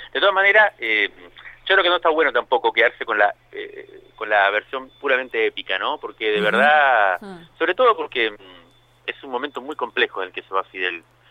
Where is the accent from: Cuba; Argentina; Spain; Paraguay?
Cuba; Yo me nací en 75 y me crié en Cuba en los 80.